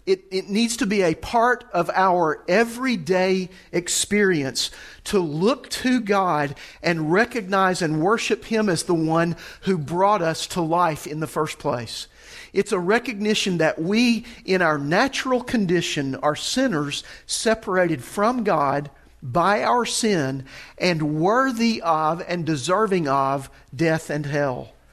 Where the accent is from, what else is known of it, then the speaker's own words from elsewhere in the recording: the South, United States; I'm from the South